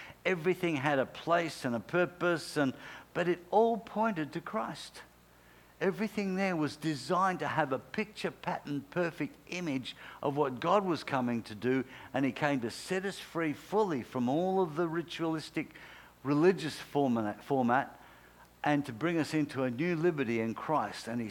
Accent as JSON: {"language": "English", "country": "Australia", "said": "That gives us the capacity as Australian citizens to live freely under the Bill of Rights"}